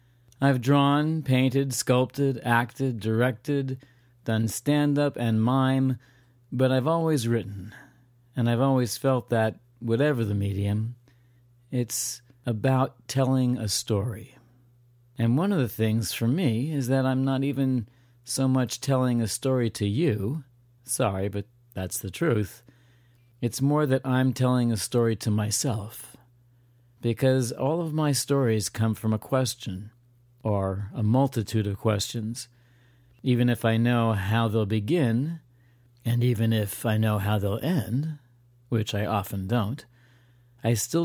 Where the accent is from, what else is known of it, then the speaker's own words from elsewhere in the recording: Newport, United States; Also, I grew up in Newport, and found it a strange and charming town. It seemed to me as a child to be pleasantly homogeneous.